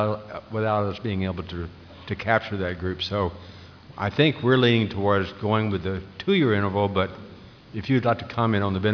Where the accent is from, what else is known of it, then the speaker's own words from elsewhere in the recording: Florida, United States; The reason we're in Florida, I'm from Florida